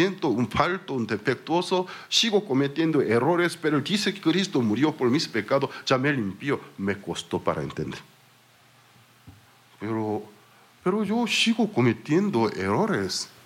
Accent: South Korea; first language Korean; Spanish is a second language; Según el diccionario del idioma coreano, es mi idioma natal, porque soy originalmente soy Corea del Sur.

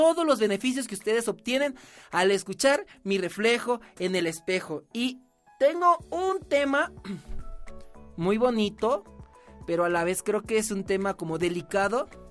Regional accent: Mexico; yo tengo una manera muy peculiar de hablar, no hablo como un mexicano normal, tal vez

